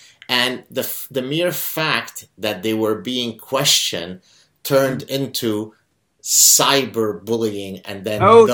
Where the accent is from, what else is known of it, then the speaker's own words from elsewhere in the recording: Lebanon; I'm from Lebanon, brown man, I'm Jewish, I am overweight